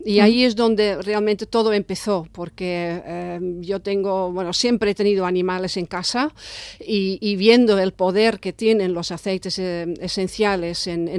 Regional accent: Netherlands; Spanish is a second language; moved away as an adult; now in Mallorca, Spain; yo soy holandesa, pero la verdad es que casi ni me acuerdo porque llevo ya casi 40 años en Mallorca, vivo en Mallorca.

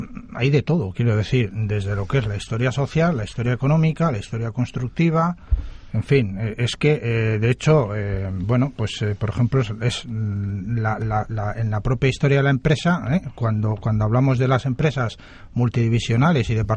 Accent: San Sebastián, Basque Country, Spain; No, yo soy de San Sebastián

